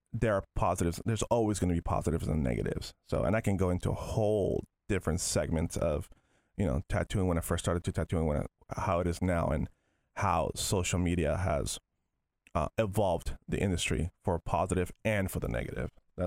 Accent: Venezuela; I grew up on American animation, you know, being from Venezuela. You see like the original Disney shorts and those were being played, and it that was my childhood.

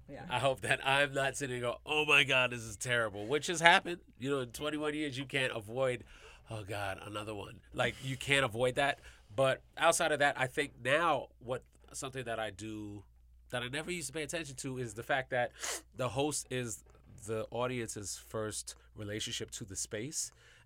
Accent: New York, United States; I'm a big Knicks fan because I'm from New York

